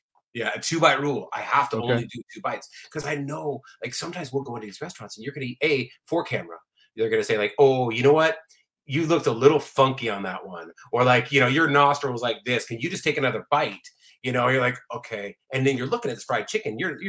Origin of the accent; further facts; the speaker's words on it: San Diego, California, United States; I'm a kid from San Diego.